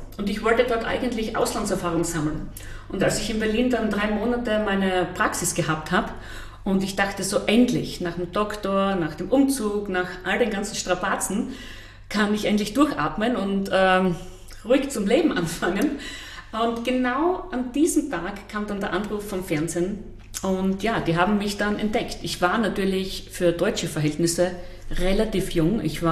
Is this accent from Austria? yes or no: yes; Schönberg bei Oberdorf am Hocheck, Styria, Austria; also born or lived in Graz; Genau, in Schönberg bei Oberdorf am Hocheck. Also wer das nicht kennt, der kennt vielleicht Kirchberg an der Raab. Das heißt, schönste und tiefste Oststeiermark.